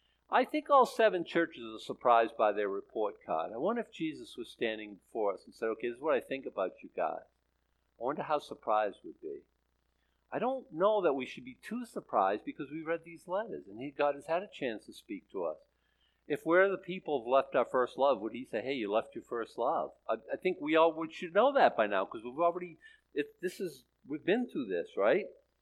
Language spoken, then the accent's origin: English; United States; born there; I wasn't born in deepest darkness. I was born right here in America.